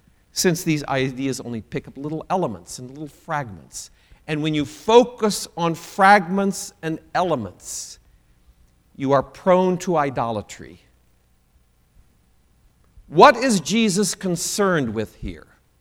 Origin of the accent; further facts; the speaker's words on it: Pella, Iowa, United States; Now, I come from Pella, Iowa. Central College always had a good football team.